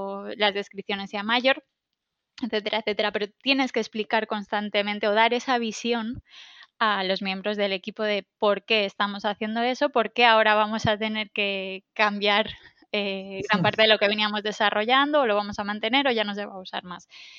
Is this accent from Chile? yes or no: no; Balearic Islands, Spain; aquí no soy del todo objetiva porque soy mallorquina